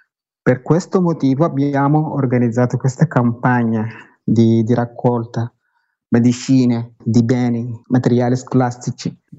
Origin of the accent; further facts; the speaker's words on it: Sudan; moved away; Io non posso andare proprio in Sudan perché sono un rifugiato, non riesco a tornare nel mio paese